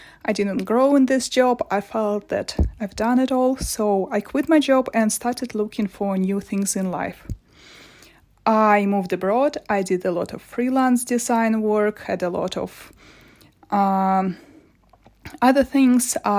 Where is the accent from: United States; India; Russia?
Russia; Moscow; now in London, United Kingdom; Originally, I'm from Moscow, and currently I live in London.